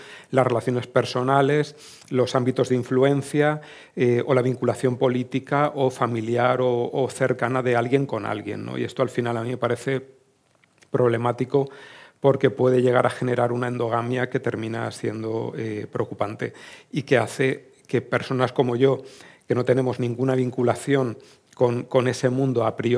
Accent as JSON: {"language": "Spanish", "region": "Valencian Community", "country": "Spain", "said": "especialmente yo vengo de la Comunidad Valenciana"}